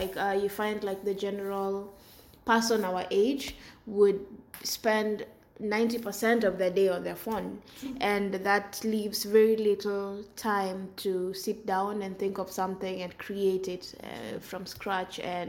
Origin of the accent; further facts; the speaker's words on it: Kenya; So for example, I'm from Kenya